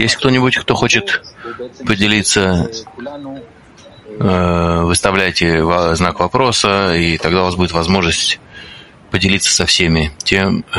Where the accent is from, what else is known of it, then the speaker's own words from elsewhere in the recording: Kharkiv, Kharkiv Oblast, Ukraine; Привет, ребята, я из Харькова, из Украины.